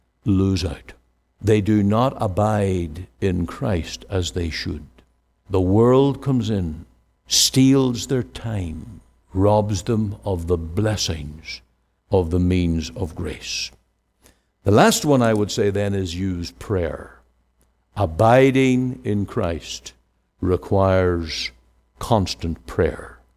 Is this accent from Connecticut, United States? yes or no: yes; New Milford, Connecticut, United States; also born or lived in New York State; was just over a year old, my family moved from New York State to New Milford, Connecticut, where I was raised in the Roman Catholic faith.